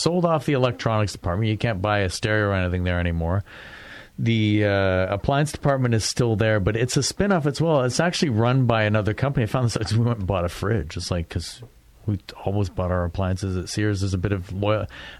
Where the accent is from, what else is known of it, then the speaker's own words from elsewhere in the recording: Lakeview, Ontario, Canada; Near us, I grew up in Lakeview.